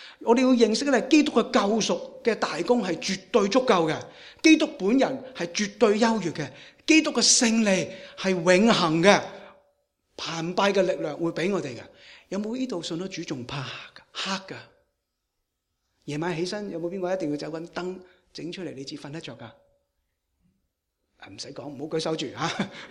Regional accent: China; 佢有一种我哋中国人嘅思想，我哋中国人咧就系一种叫做宁愿信其有，不可信其无吓

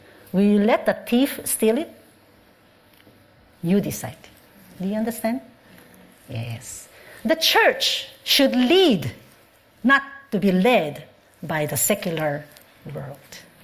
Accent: Philippines; I grew up in the Philippines. You know, Philippines? In the Philippines, it's a very touchy culture.

